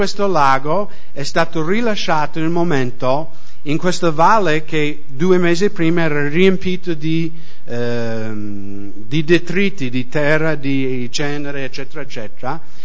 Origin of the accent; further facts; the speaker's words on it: United States; Italian is a second language; now in Italy; negli Stati Uniti, da dove vengo io